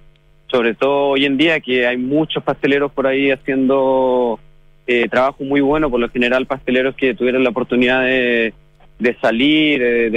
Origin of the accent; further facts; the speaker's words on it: Puerto Montt, Los Lagos, Chile; es la pastelería del sur de Chile, que es de donde soy yo, yo soy de Puerto Montt.